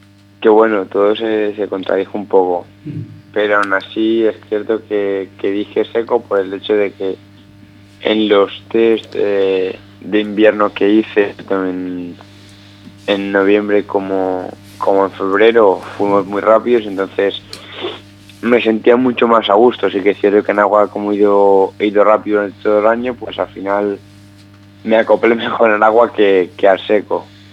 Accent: Valencian Community, Spain; Yo valenciano, pero tengo mis padres y la familia son del norte.

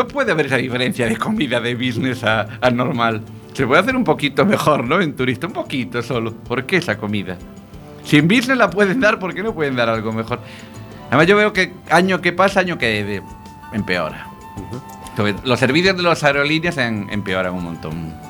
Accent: Rome, Lazio, Italy; Roma. Yo soy de Roma.

